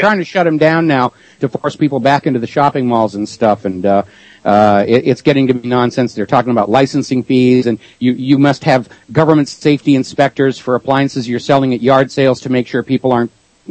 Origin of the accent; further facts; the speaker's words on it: New England, United States; I grew up in New England farming country